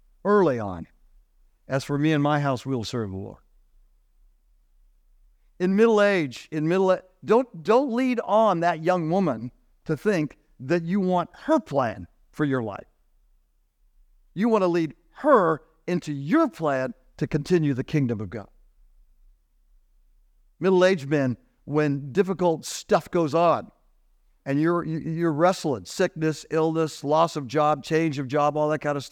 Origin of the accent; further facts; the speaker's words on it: California, United States; now in Orlando, United States; I'm here in Orlando. Orlando's my adopted home. I'm from Southern California, the land of the fruits and the nuts.